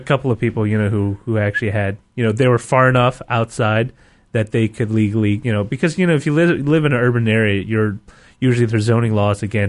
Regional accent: Modesto, California, United States; When I grew up in Modesto, when I grew up in Modesto, I knew quite a number of people whose homes were built so long ago.

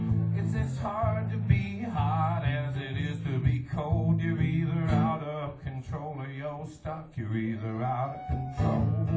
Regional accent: Oregon, United States; And it started to snow, which wasn't something I was used to growing up in Oregon, where it usually just rains.

